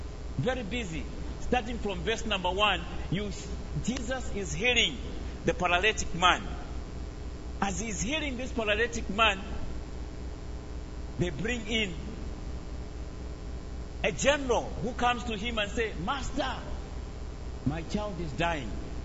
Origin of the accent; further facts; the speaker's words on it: Malawi; from Africa, Malawi. I'm married. I have three children, two girls and one boy.